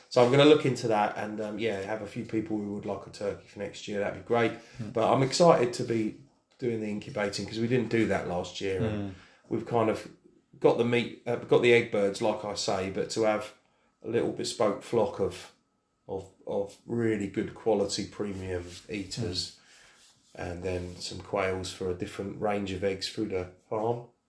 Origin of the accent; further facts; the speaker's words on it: South East England, United Kingdom; we're both from Sussex